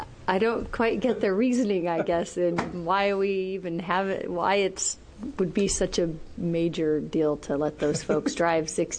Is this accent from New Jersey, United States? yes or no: no; Oregon, United States; I'm from Eastern Oregon, so live here, though. And so I've spent both equal parts of my life on both sides of our state.